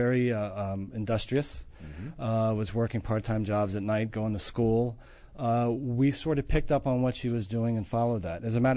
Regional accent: Washington, District of Columbia, United States; I'm originally from D.C.

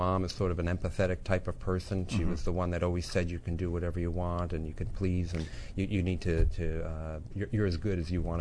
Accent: Grand Island, New York, United States; Grand Island, New York, outside of Buffalo.

